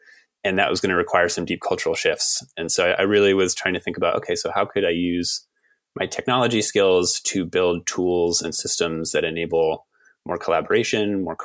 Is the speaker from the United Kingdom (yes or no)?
no; Massachusetts, United States; I grew up in Western Massachusetts. We briefly lived in a few different communal houses and then lived on a dirt road where there was one of the first eco-villages and a bunch of big community houses that my friends grew up